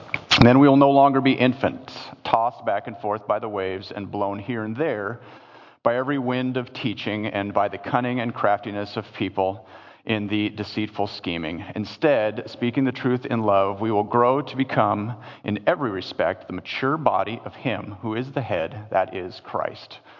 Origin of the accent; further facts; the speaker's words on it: United States; born there; I am a white male. I was born in the United States.